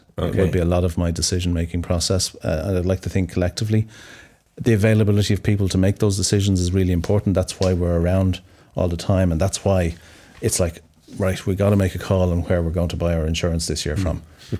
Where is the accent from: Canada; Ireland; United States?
Ireland; And we as Irish people are incredibly good at forming connections and finding a commonality.